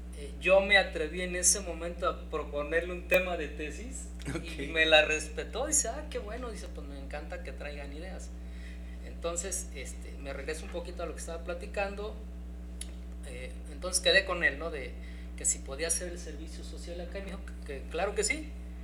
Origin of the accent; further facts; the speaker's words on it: Yautepec, Morelos, Mexico; yo soy de aquí de Yautepec, esperábamos el camión aquí en frente del mercado, y ahí pasaba el camión para Cuernavaca